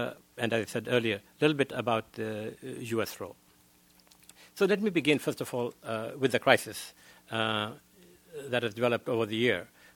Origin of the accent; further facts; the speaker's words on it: Kenya; not because I'm a Kenyan